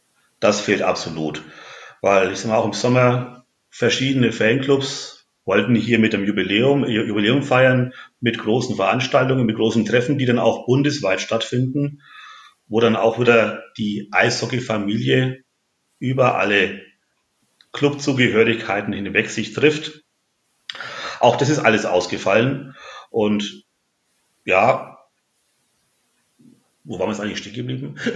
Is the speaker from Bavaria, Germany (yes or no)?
yes; Nuremberg, Bavaria, Germany; als Nürnberger ist man da ja leidgeprüft